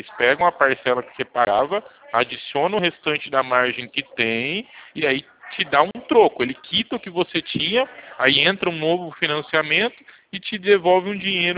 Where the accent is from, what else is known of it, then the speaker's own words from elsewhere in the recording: Itu, São Paulo, Brazil; Eu sou de Itu